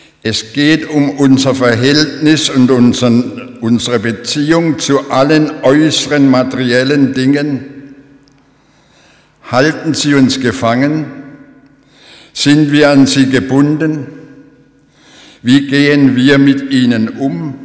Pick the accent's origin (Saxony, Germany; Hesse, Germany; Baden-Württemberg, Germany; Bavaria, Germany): Baden-Württemberg, Germany; Marbach am Neckar; In meiner Heimatgemeinde Marbach am Neckar, Geburtsschillerstadt, zu der ich als Kind und Jugendlicher gehörte